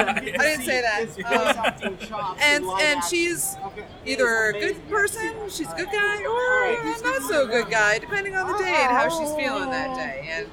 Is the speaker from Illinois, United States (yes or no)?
no; Boston, Massachusetts, United States; I'm a costumer from Boston, and I've been doing this for 11 years.